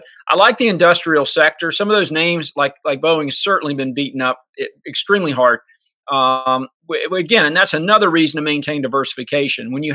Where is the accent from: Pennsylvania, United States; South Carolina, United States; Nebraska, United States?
South Carolina, United States; They have a very large manufacturing facility here in my home state of South Carolina.